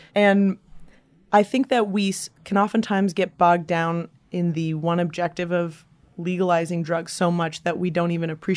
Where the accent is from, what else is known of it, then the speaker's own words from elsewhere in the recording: California, United States; I grew up in the Bay Area.